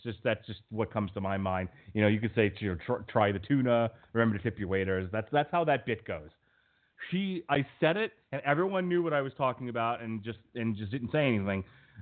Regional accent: United States; And I say that as an American, so maybe there's British people who are just like, yep, we still feel this way

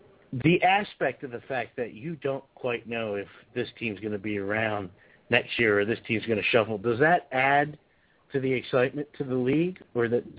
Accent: New Jersey, United States; In my defense, for those who don't know, North Jersey didn't count. I'm from South Jersey.

